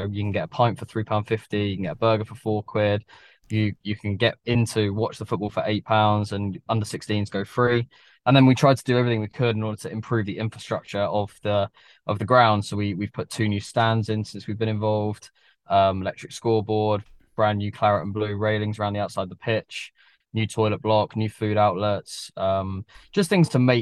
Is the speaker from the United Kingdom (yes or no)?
yes; Farnham, South East England, United Kingdom; also born or lived in London; now in Surrey, United Kingdom; I grew up in Farnham. I played for Farnham Town when I was a kid. Went to school in Farnham. I then moved away to London to start my business. Fortunate enough to sell that in the last couple of years, and I've moved back to Surrey.